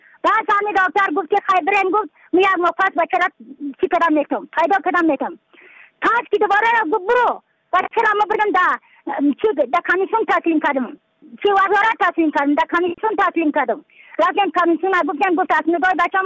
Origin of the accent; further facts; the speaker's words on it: Badakhshan, Afghanistan; از بدخشان هستم، مرکز بدخشان، ولسوالی اکلی پایان، قیره وینگ.